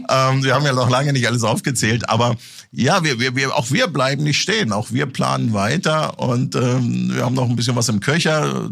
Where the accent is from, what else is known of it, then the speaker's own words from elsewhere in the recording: Hamburg, Germany; now in Marburg, Germany; Hamburg ist auch schön. Das ist ja meine alte Heimatstadt quasi.